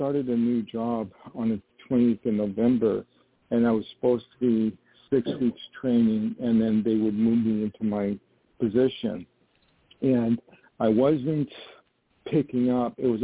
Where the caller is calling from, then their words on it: New York, United States; I spell it with a Y, and I'm calling from New York.